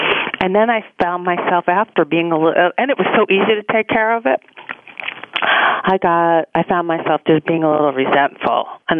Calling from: New York City, New York, United States; I'm calling from New York City, downtown Manhattan.

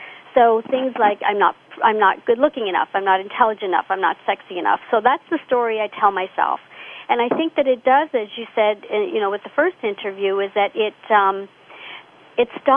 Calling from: Toronto, Ontario, Canada; Oh, I'm calling from Toronto, Canada.

